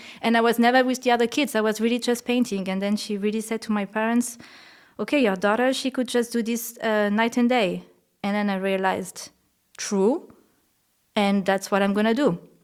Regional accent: Nouvelle-Aquitaine, France; which is actually La Creuse. And it's, I think it's one of the wildest region in the country, and it's in the middle of France

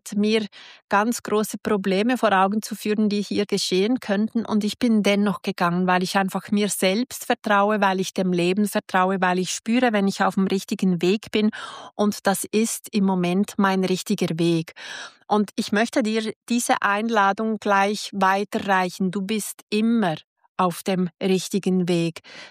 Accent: Switzerland; Ich liebe die Schweiz, ich liebe es, Schweizerin zu sein

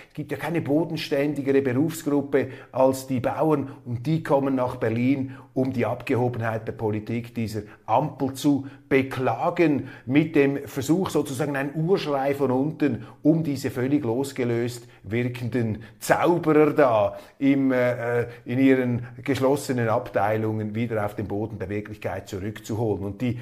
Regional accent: Switzerland; Und als Schweizer empfinde ich das auch als Privileg

